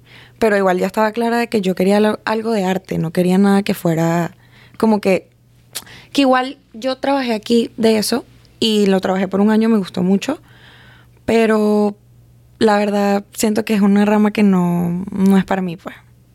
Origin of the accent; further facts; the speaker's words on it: Los Teques, Miranda, Venezuela; De Venezuela somos de Los Teques, de un pueblito chiquitico.